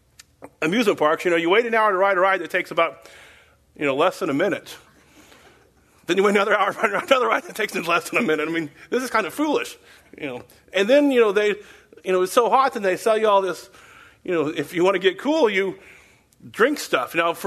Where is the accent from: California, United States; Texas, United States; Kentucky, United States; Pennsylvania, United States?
Texas, United States; born there; I was born in Texas, so I guess I sweat Texas.